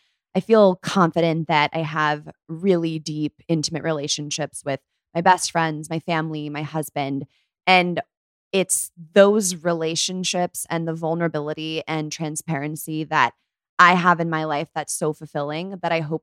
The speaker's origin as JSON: {"language": "English", "region": "California", "country": "United States", "tie": "born or raised there", "said": "So I grew up right near Palo Alto. So I used to go to the Stanford volleyball games and the Stanford Mall."}